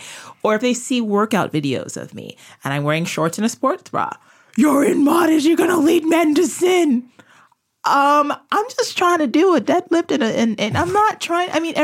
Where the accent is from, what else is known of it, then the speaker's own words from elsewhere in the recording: Brooklyn, New York, United States; And me growing up in Brooklyn and in a parish that was largely Italian and Irish